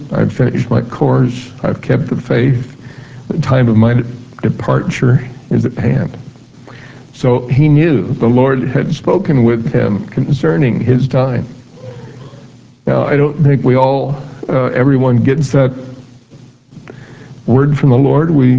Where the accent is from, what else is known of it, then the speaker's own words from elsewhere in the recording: Kansas, United States; And he had a farm in Kansas. I'm from Kansas, a little farm there, farm community, and near Wichita.